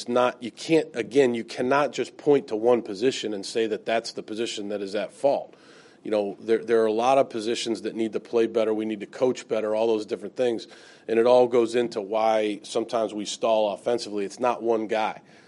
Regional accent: Boston, Massachusetts, United States; when I was growing up, I used to love. I was from Boston. I read the Globe Sports and the Herald Sports every day.

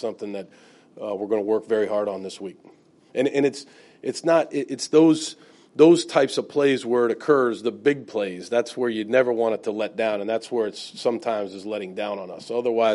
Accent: Boston, Massachusetts, United States; when I was growing up, I used to love. I was from Boston. I read the Globe Sports and the Herald Sports every day.

